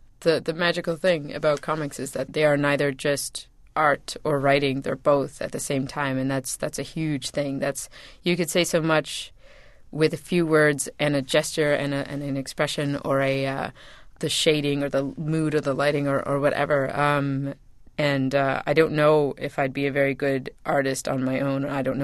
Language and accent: English; Canada; because I'm Canadian and this is like a big American thing.